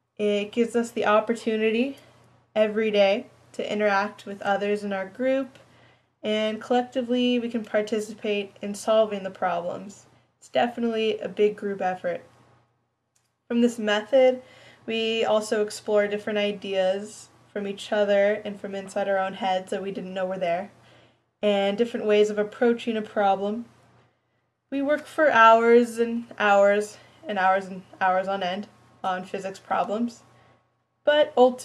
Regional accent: Pacific Palisades, California, United States; I'm from Pacific Palisades, California, which is LA County. Live by the beach in the 90272

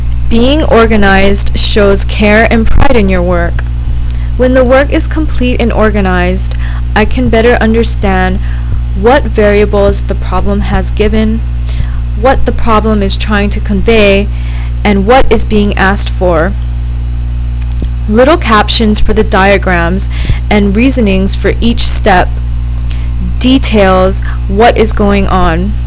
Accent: Mililani, Hawaii, United States; I'm 21 years old and I'm from Mililani on the island of Oahu in Hawaii.

